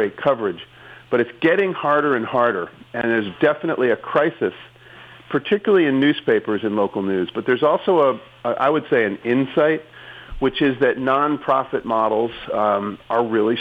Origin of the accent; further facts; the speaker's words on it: Boston, Massachusetts, United States; I'm from Boston, so that was where I always wanted to work.